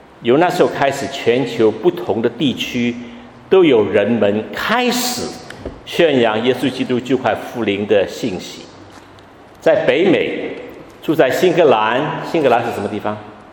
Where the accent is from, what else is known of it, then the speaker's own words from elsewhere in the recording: Hong Kong; born there; 我是香港出生的，香港的教会很多都是讲广东话的。